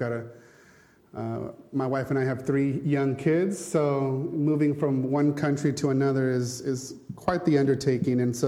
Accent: California, United States; moved away as an adult; now in Mallorca, Spain; My name is … I'm from Southern California. This coming week, actually, will be one full year that my family has been here in Mallorca.

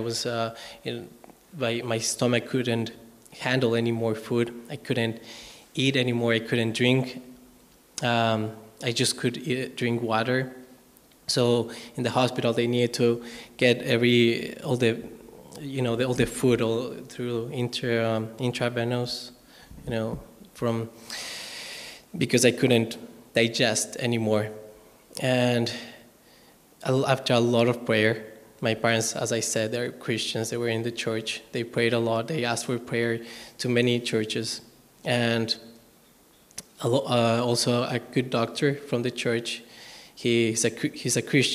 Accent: Mexico City, Mexico; English is a second language; I was born in a Christian home. I'm from Mexico City, the capital of Mexico.

